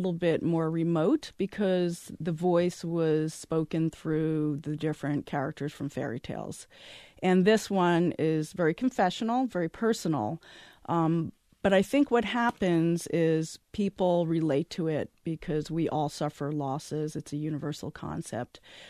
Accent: New Jersey, United States; Okay. So I grew up in New Jersey and I've always wanted to write a poem about Newark.

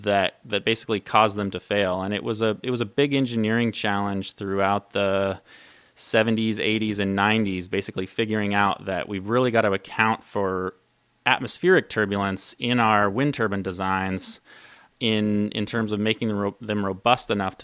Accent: Alaska, United States; NREL is based in Golden, Colorado, but I grew up here in Alaska, and I'm really excited to be up here talking about tidal energy today.

